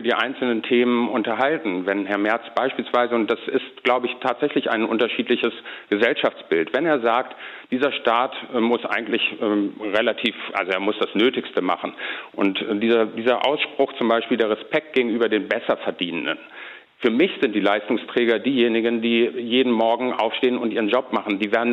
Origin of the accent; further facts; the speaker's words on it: Northern Germany, Germany; Aber wir sind beide Norddeutsche.